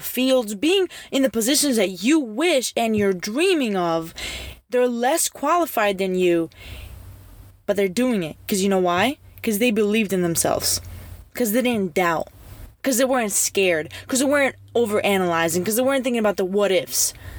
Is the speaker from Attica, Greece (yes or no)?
no; Crete, Greece; I grew up, I was born and raised in Greece, and as a young girl in Greece